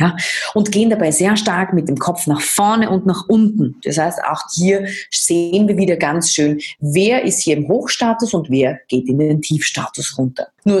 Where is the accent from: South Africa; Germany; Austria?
Austria; Da können wir auch ein bisschen was lernen davon, weil manchmal verkümmert diese bei uns in Österreich. Ja? Weil wir uns denken, ich kann ja gar nicht so einen auf groß.